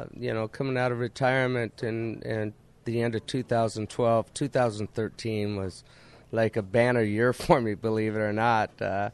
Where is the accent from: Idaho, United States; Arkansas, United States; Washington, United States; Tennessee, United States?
Idaho, United States; Boise; And I got homesick. I was a kid from Boise, Idaho, and it lasted 3 months.